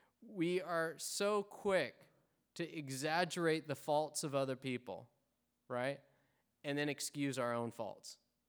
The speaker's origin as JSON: {"language": "English", "region": "Arkansas", "country": "United States", "said": "I'm from Arkansas, and I can't even remember the right way to say it."}